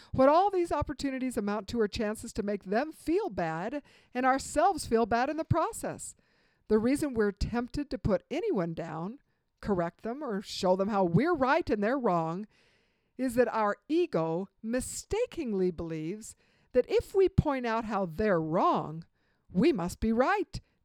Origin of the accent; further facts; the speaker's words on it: Glendale, California, United States; also born or lived in Washington; I was raised in Los Angeles, just outside of Los Angeles, in Glendale, California. And then we lived in Washington.